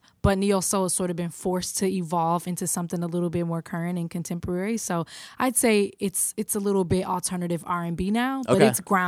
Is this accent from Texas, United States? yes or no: no; Detroit, Michigan, United States; Far west, like almost Redford West, but still Detroit west.